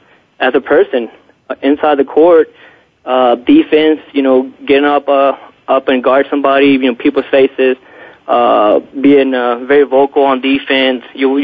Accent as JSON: {"language": "English", "region": "Texas", "country": "United States", "tie": "born or raised there", "also_born_or_lived": "Chihuahua, Mexico", "said": "I'm originally from Chihuahua, Mexico, but I grew up in West Texas. My dad's a basketball coach in Mexico, coach semi-pro. I played high school in Alpine, Texas, but then I attended UTEP, Texas El Paso"}